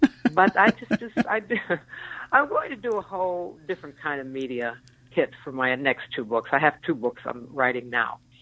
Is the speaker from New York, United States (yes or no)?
yes; New York, United States; And being a New Yorker, I write a lot of slang, especially with my cops, who I adore.